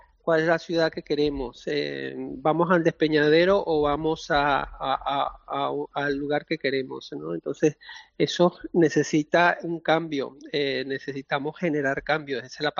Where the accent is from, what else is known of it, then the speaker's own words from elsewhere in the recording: Venezuela; desde Latinoamérica, por ejemplo, yo vengo de Venezuela.